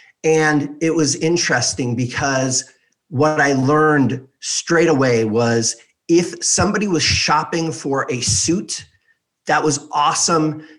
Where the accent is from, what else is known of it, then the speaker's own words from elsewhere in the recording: Beverly Hills, California, United States; I grew up in Beverly Hills, California, which, you know, back in the late 70s, early 80s, was sort of the mecca of wealth and entertainment.